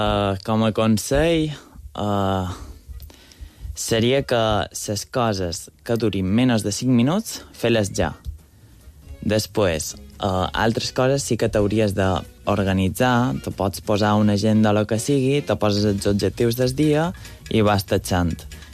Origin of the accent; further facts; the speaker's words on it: Valldemossa, Balearic Islands, Spain; perdre-me per Vall de Mossa, que és on visc, que és el meu poble, i estar per allà.